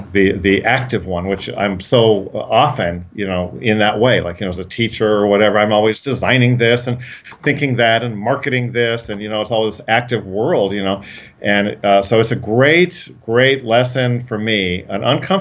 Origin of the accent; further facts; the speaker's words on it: Colorado, United States; I grew up in Colorado, so the mountains were outside my window all the time